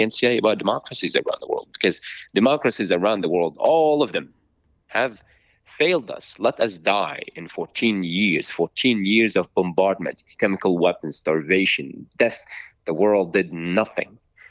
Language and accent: English; Syria; Syria is so beautiful. If I could tell you about my hometown, it would take me a few days about how beautiful it is.